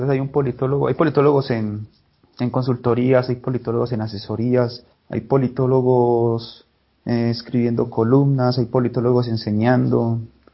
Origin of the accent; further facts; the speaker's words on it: Medellín, Antioquia, Colombia; yo nací en Aranjuez. Bueno, nací en Medellín. Toda mi vida crecí en Aranjuez.